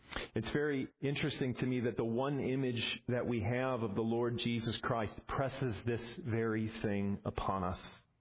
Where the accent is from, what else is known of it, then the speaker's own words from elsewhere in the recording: Midwest, United States; Growing up in the Midwest, I loved thunderstorms.